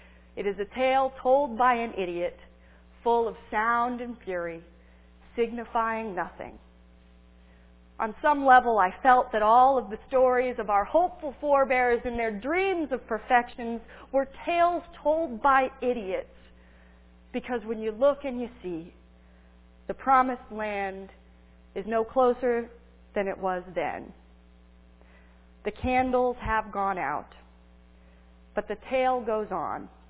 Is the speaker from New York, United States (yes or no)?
no; New Harmony, Indiana, United States; It's called Rain Tree County, and it was inspired by my hometown in New Harmony.